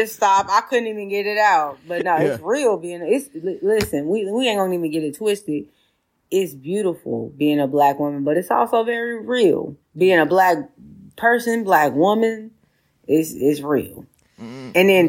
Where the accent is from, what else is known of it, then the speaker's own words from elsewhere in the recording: Chicago, Illinois, United States; Because like, I know me, and I'm from Chicago, so calm can be good.